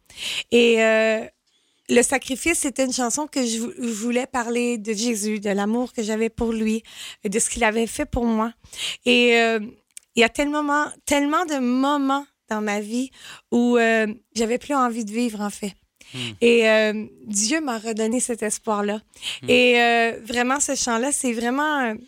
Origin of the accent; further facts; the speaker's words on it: Quebec, Canada; je suis québécoise, je viens du Québec.